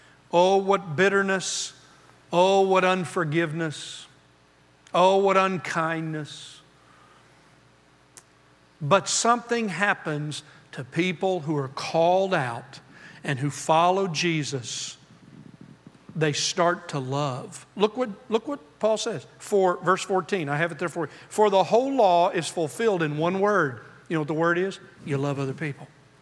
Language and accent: English; Oklahoma, United States; I grew up in Oklahoma, around a lot over there, lots of cattle people.